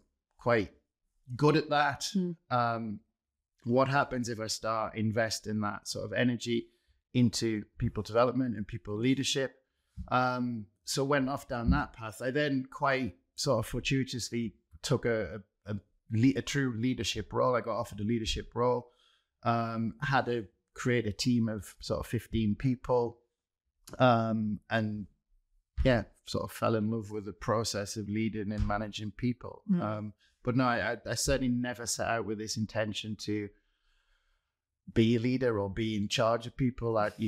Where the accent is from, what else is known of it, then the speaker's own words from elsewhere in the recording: Newcastle, North East England, United Kingdom; I grew up in Newcastle as well. And if anybody knows, in Newcastle it's all football.